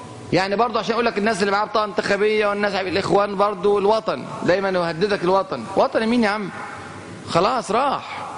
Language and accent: Arabic; Egypt; عندنا في مصر